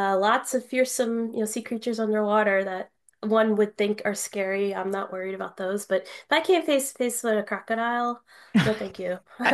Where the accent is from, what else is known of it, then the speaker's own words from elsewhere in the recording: Connecticut, United States; I have a friend who I grew up with here in Connecticut